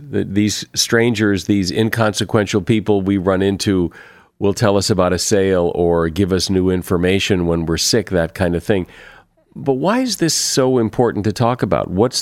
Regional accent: United States; I mean, I'm American.

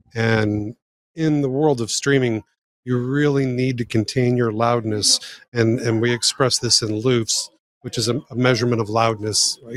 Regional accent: Omaha, Nebraska, United States; I grew up in Omaha as a pirate radio broadcaster when I was like 12 or 13 years old.

